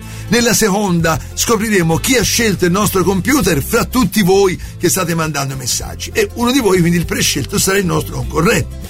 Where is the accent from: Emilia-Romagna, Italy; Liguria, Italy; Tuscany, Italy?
Tuscany, Italy; Florence; sono tornato ora da poco in zona, abbia pazienza … come la può sentire, ecco, anche c'è un accento diverso, vengo da Firenze